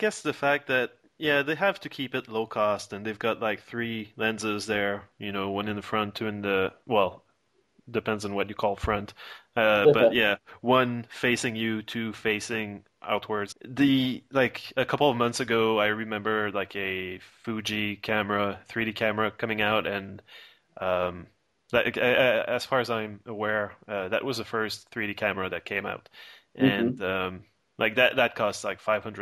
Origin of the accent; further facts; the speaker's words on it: Canada; Well, you know, I'm Canadian